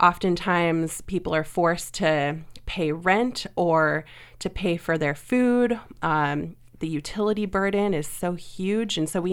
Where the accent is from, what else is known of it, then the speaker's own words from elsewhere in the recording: Portland, Oregon, United States; Yes, I grew up here in the Portland metro area